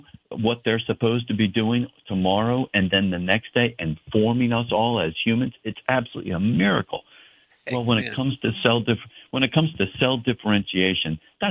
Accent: New Jersey, United States; I mean, I'm from New Jersey is where I grew up.

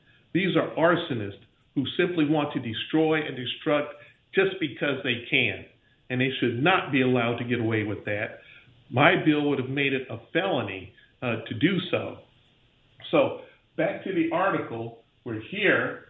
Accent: Pensacola, Florida, United States; protecting monuments all throughout the state of Florida, including here in my hometown, Pensacola.

